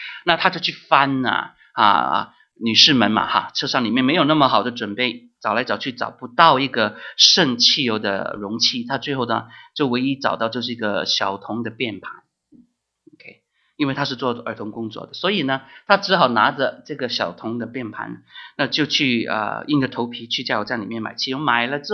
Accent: Guangdong, China; 我们广东人说过桥抄板

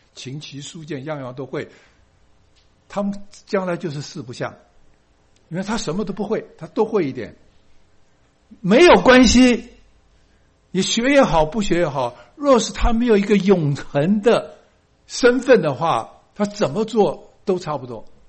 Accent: Taiwan; moved away as an adult; also born or lived in Kunming / Michigan; now in United States; 我生在昆明，我长在台湾，然后我在台湾大学毕业以后来美国，在美国一住就住了47年

